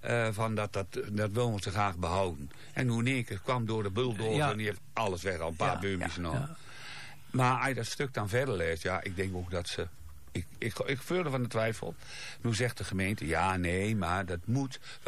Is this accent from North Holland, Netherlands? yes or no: no; Apeldoorn, Gelderland, Netherlands; ik kom uit Apeldoorn.